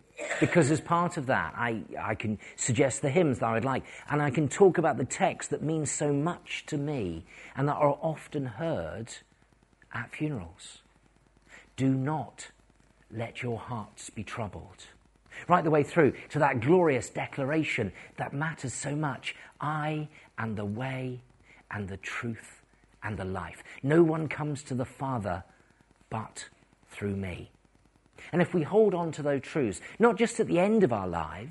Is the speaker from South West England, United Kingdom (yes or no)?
yes; Plymouth, South West England, United Kingdom; I come from Plymouth, from the northeast edge of Plymouth. I like to describe the parishes I'm from runs from the airport up to the moor.